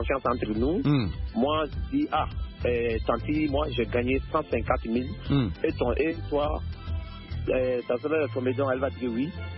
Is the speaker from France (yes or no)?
no; Mali; souvent chez nous en Afrique, précisément chez nous au Mali ici